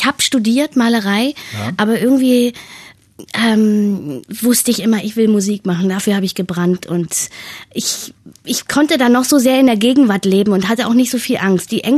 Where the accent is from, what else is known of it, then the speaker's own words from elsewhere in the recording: Schönhausen, Saxony-Anhalt, Germany; Ist übrigens meine alte Heimat.